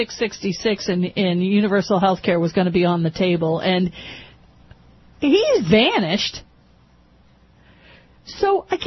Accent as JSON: {"language": "English", "region": "Pennsylvania", "country": "United States", "said": "I won't even get into Santorum because we're from Pennsylvania."}